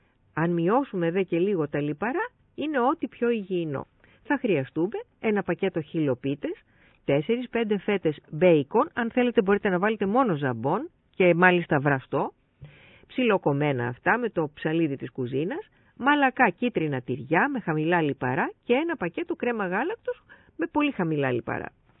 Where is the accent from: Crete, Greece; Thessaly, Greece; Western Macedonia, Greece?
Crete, Greece; Vrachasi; το έμαθα στο Λασίθι, στο χωριό μου το Βραχάσι.